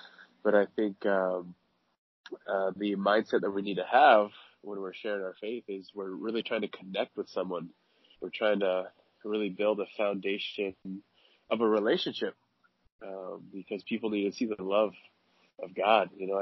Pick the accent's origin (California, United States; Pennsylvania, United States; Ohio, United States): California, United States; now in Seattle, United States; But I grew up in California, grew up in a very loving family.